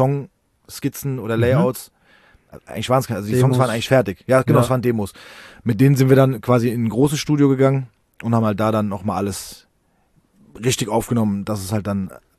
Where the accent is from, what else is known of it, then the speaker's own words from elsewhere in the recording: Rödelheim, Hesse, Germany; Jan und ich kennen uns schon sehr, sehr lange, weil wir sind in Rödelheim im gleichen Haus groß geworden. Also unsere Eltern kennen sich auch.